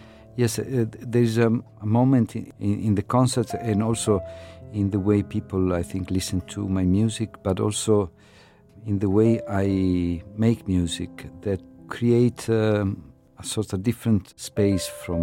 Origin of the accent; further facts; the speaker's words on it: Turin, Piedmont, Italy; Yes, I was born in Torino, and I was born in 1955, so I grew up in the 60s.